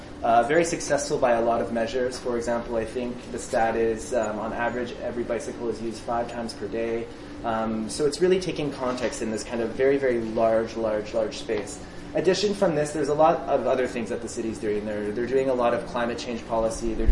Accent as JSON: {"language": "English", "region": "Ontario", "country": "Canada", "tie": "born or raised there", "said": "I grew up in Northern Ontario, actually."}